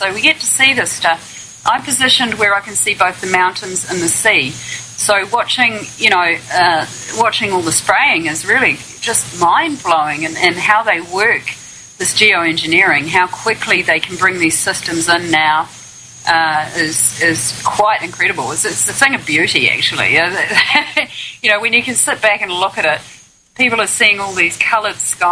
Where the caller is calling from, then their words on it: Kaikoura, Canterbury, New Zealand; I'm calling from Kaikoura, my friend, yes.